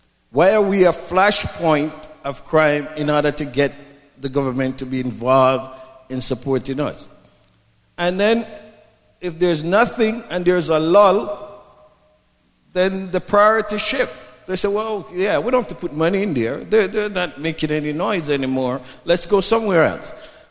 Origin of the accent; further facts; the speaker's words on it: Jamaica; now in Canada; When I came from Jamaica